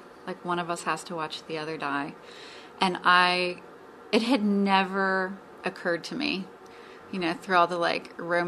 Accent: Cincinnati, Ohio, United States; And then I'm from Cincinnati, and when I was a kid, we had an aquarium at the zoo that no longer exists

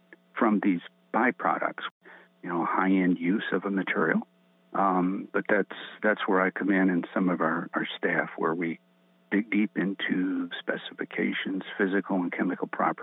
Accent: Flint, Michigan, United States; But I was born and raised in Flint.

